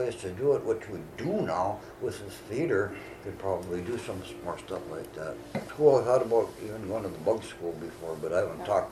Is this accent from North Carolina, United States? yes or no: no; Cache Lake, Minnesota, United States; also born or lived in Detroit Lakes; I grew up in Cache Lake.